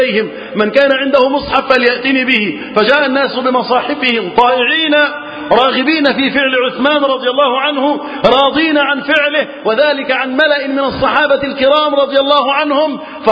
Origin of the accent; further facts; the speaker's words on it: Egypt; اللهم احفظ بلدنا مصر وسائر بلاد المسلمين من الفتن